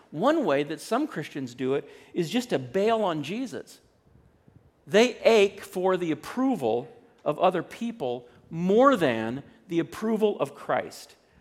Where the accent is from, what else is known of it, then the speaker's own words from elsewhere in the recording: California, United States; Most of you know that I grew up in California, but shortly after Robin and I were married, my parents moved to Montana.